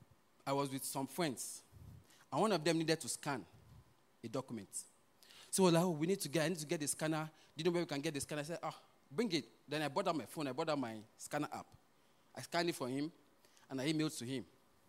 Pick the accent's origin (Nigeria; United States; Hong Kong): Nigeria; You know, I grew up in Nigeria.